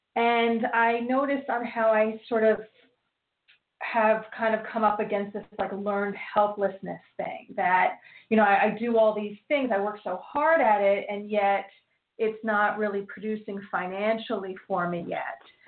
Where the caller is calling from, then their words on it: New Jersey, United States; New Jersey.